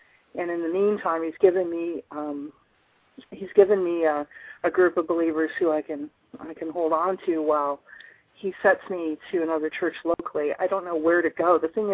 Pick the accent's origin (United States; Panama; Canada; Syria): Canada; I'm from Canada. So, and I'm working down here.